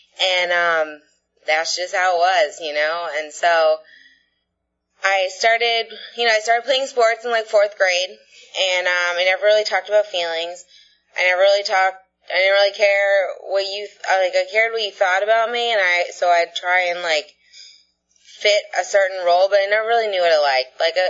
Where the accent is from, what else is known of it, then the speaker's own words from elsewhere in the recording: Bradenton, Florida, United States; I grew up in Bradenton, Florida, and I have two little sisters, and my parents are divorced.